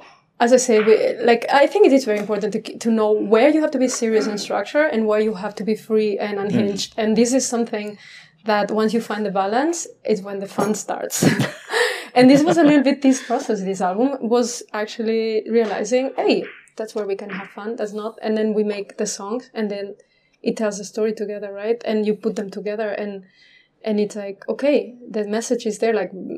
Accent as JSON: {"language": "English", "country": "Spain", "second_language": "English", "said": "I am from Spain."}